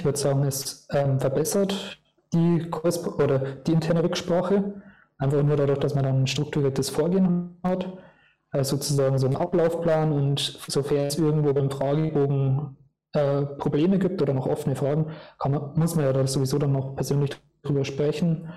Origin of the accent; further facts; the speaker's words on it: Bavaria, Germany; Ich komme ursprünglich aus Niederbayern. Also wenn ich mit dem Dialekt vor loslegen würde, wird es schwierig werden.